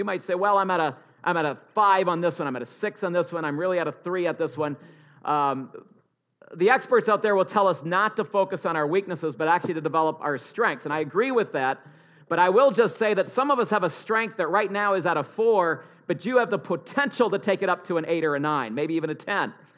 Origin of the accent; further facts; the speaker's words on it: Ontario, Canada; Where I grew up in Southern Ontario, my dad was a farmer.